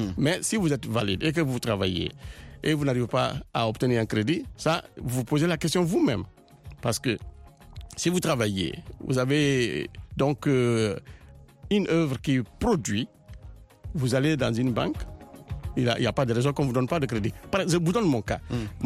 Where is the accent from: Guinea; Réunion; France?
Guinea; Conakry; je viens des côtes, je suis de la Guinée, et à Conakry, on a souvent des vents violents, on a souvent des pluies torrentielles.